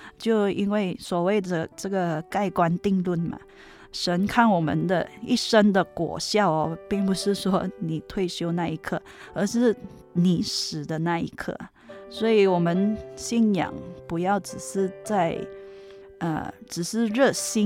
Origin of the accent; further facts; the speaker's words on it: West Coast, Malaysia; 我是来自马来西亚西海岸嘉颖教会的 … 神学生。小妹从小就信主